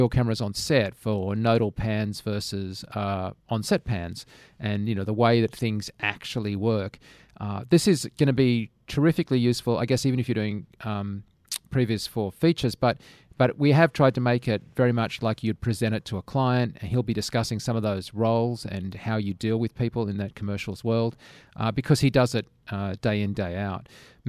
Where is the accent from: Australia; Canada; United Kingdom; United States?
Australia; I mean, this is, I'm an Australian.